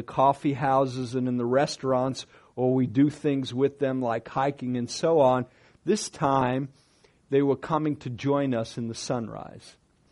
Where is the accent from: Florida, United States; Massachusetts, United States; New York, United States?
New York, United States; Brooklyn; when I was a Jewish boy growing up in Brooklyn, New York.